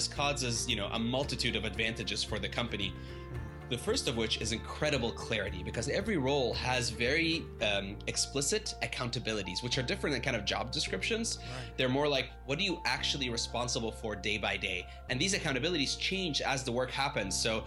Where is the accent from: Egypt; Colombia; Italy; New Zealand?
Egypt; moved away as an adult; now in Boston, United States; I'm originally from Egypt and I moved to Boston where I did a master's in divinity, theological studies.